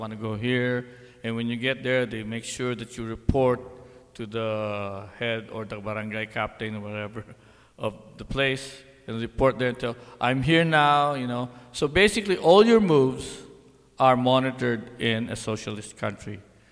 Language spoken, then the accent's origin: English; Philippines; So back when I was younger, I was growing up in the Philippines.